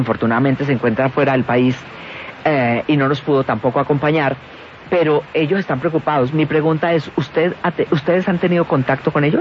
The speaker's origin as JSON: {"language": "Spanish", "town": "Cali", "region": "Valle del Cauca", "country": "Colombia", "tie": "born or raised there", "said": "En mi ciudad de Cali, por ejemplo, donde yo soy, donde yo nací"}